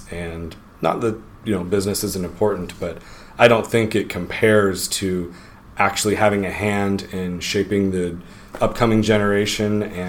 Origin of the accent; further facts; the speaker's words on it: Nigeria; I grew up in Africa, and more specifically Nigeria, because I definitely don't appear to have grown up in Africa.